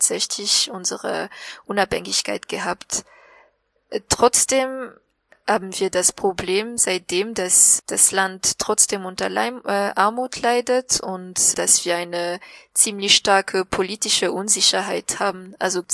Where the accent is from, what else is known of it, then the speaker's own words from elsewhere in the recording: southeast, Madagascar; Ich komme, wie gesagt, aus dem Südosten und das ist die Nachbarregion von der Region Anjui, heißt es.